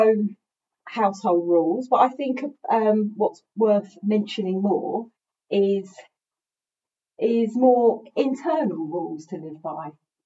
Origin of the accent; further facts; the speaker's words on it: Whitstable, South East England, United Kingdom; Well, I'm from Kent. I'm from a town on the north coast of Kent called Whitstable.